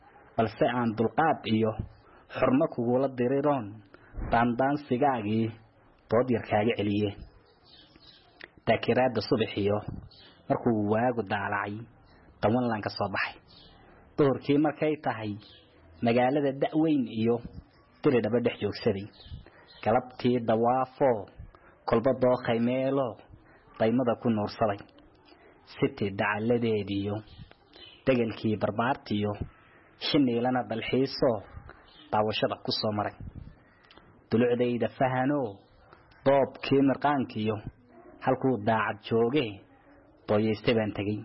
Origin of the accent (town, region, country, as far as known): Djibouti; now in Borama, Somalia